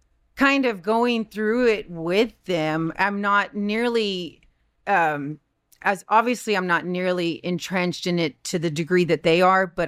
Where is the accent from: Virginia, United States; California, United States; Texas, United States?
Texas, United States; it's a privilege, I feel, to be born and raised in Texas